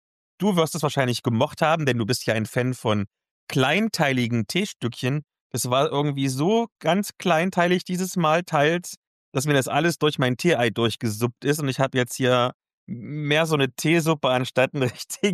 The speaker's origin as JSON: {"language": "German", "town": "Eisleben", "region": "Saxony-Anhalt", "country": "Germany", "tie": "born or raised there", "said": "über den aktuellen Zustand meiner Heimatstadt Lutherstadt Eisleben"}